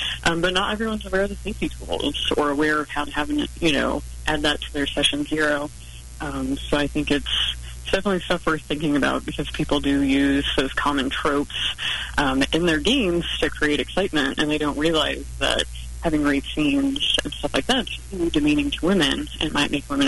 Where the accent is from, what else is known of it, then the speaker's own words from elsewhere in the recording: Kansas City, United States; Like, I grew up in Kansas City area. I used to go to Pulp Fiction Comics and Games, owned by Adam Dawson.